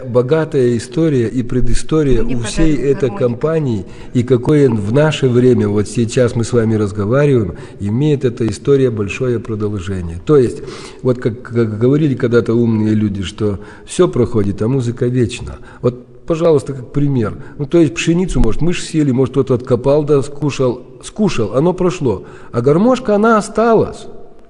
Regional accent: Turov, Gomel Region, Belarus; Ну и сам я из Турова, родом непосредственно коренной.

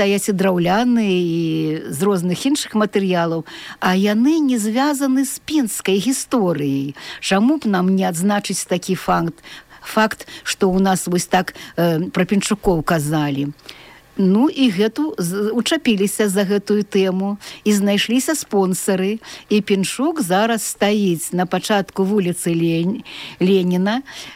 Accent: Baranavichy, Brest Region, Belarus; now in Pinsk, Belarus; я барнавічанка. В 86-м годзе я прыехала, была пераведзена дырэктарам Пінскага бюро падарожжаў і экскурсій.

